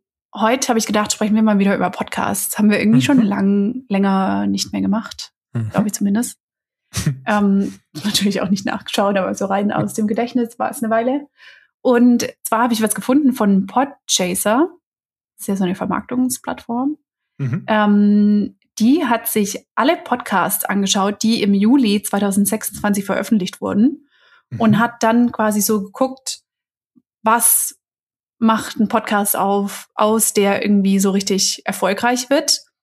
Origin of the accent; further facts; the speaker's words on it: Baden-Württemberg, Germany; Als Schwabe.